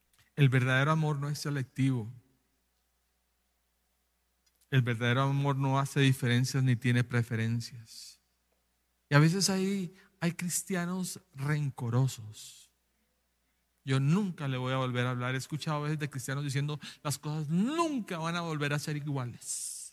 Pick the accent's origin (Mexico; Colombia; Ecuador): Colombia; Ahora yo estoy como recién colombiano desembarcado acá